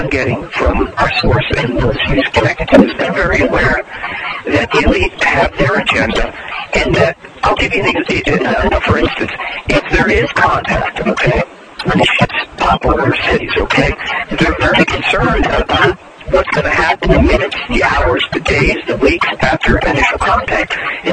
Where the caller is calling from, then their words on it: Iowa, United States; from Iowa.